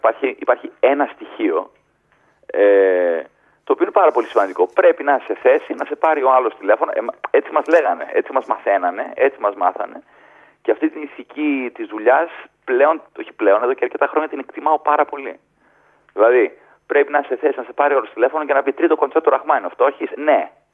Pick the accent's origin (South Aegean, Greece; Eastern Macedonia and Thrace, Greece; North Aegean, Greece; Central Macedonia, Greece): Central Macedonia, Greece; Thessaloniki; εμείς οι Έλληνες, και εγώ ιδιαίτερα που είμαι και, είναι και ο χαρακτήρας μου τέτοιος και είμαι και από τη Θεσσαλονίκη